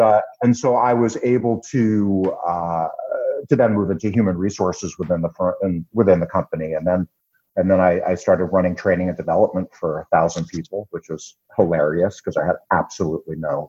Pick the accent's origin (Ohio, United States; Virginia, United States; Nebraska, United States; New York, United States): New York, United States; Staten Island; accent: Staten Island; Now, I am from Staten Island. I am a native New Yorker.